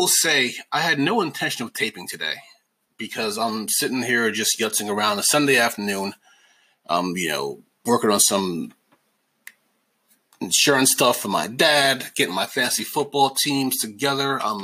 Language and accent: English; New York, United States; Because I'm from New York, you know, and we know that.